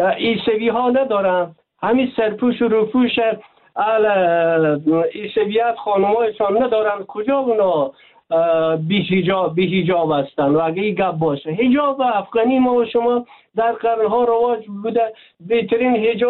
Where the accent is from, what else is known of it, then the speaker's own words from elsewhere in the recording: Afghanistan; ما افغان هستیم،